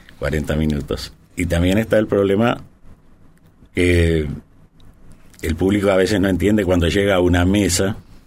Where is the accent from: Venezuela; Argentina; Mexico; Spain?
Argentina; como argentinos que somos